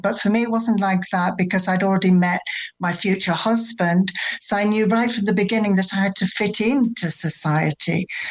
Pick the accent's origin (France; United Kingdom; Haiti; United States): United Kingdom; England; also born or lived in Germany; now in Spain; I'm English, and I didn't come from England. I came from Germany